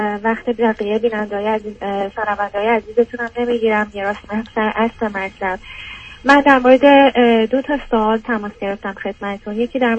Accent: Iran; moved away as an adult; now in United States; من 31 سالمه. در حال حاضر توی امریکا زندگی میکنم. 4 ماه هستش که از ایران اومدم.

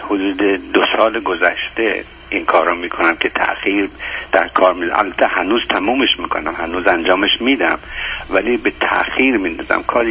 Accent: Iran; also born or lived in Canada / India; now in South America; حدود 10 ساله که من آمریکای جنوبی هستم. قبلش 24 سال کانادا بودم و قبلش 5 سال هند بودم و قبل از اون ایران.

